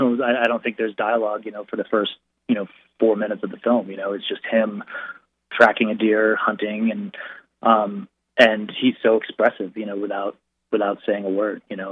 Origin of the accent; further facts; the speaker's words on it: Maine, United States; And I grew up in Maine, so I know the area and the environment.